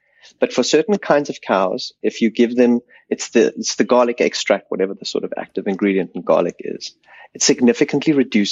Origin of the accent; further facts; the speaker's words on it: South Africa; So, you know, as a South African, you can really relate to him.